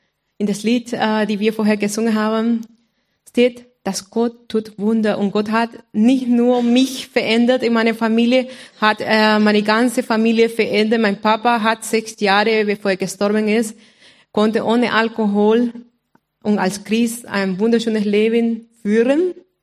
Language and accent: German; Honduras; now in Kulbach, Germany; Ich komme aus Honduras, Mittelamerika. Und wohne seit 15 Jahren in Kulbach. Und auch seit 15 Jahren verheiratet mit einem Kulbacher